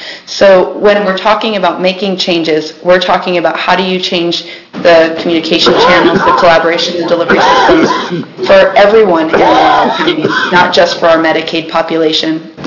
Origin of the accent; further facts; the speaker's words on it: Enterprise, Oregon, United States; for the record … I'm from Wallowa County in the town of Enterprise.